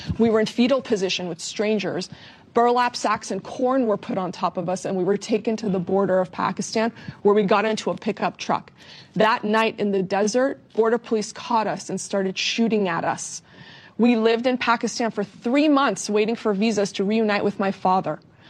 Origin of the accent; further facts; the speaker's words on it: New York, United States; born there; also born or lived in Iran; My family, I was born in New York, like, in 1979, and we went back to Iran, and the revolution started, and they wouldn't let Jews leave.